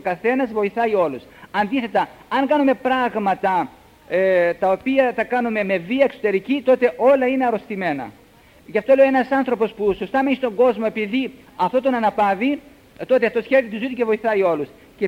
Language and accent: Greek; Cyprus; Μη μου τα λέτε πολύ κυπριακά, είμαι Κύπριος αλλά λίγο.